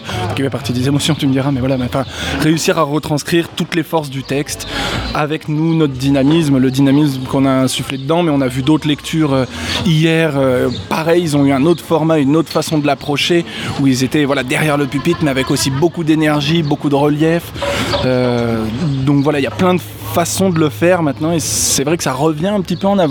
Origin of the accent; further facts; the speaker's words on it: Montpellier, Occitanie, France; Puis on est tous de Montpellier, là, globalement, et on travaille assez régulièrement ensemble